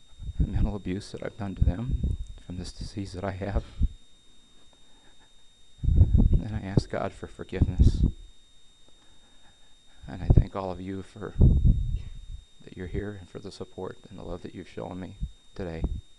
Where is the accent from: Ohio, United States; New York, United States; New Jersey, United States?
Ohio, United States; Cleveland; I'm a sexaholic from Cleveland.